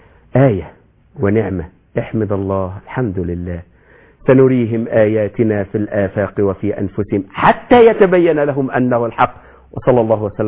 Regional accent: Egypt; الناس لما عندنا في مصر يسموها ايه؟ بيسموها الشرقة

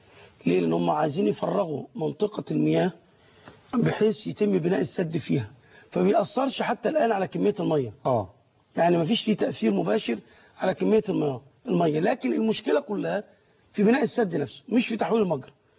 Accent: Egypt; احنا كمصريين بنفتح حنفية بنشرب،

